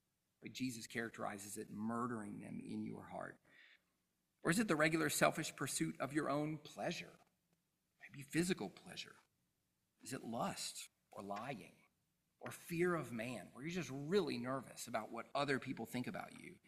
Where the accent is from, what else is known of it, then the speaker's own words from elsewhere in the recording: the South, United States; I grew up in the South, back in the South now